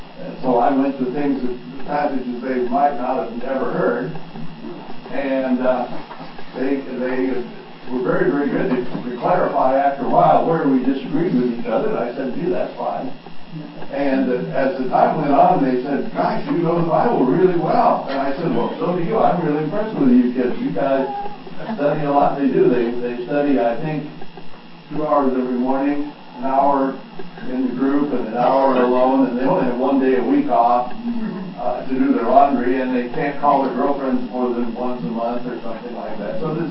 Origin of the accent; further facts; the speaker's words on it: Idaho, United States; and I come from Idaho where there's lots of Mormons